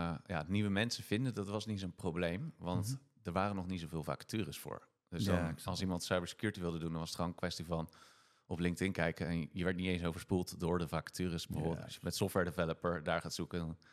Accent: Delft, South Holland, Netherlands; Stel, ik kom zelf uit Delft.

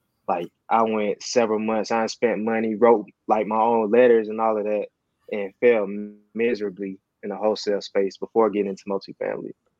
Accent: Atlanta, Georgia, United States; I'm from Atlanta, born and raised. I grew up here. I went to school here. I work here. And I do real estate here. So, been in the same city pretty much my whole life.

